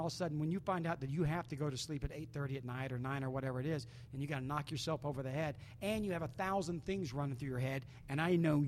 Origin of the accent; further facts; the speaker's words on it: Charleston, South Carolina, United States; moved away; But I'm not from here either. I'm mm-hmm. from South Carolina. I was raised in Charleston, and I remember that when I came to Utah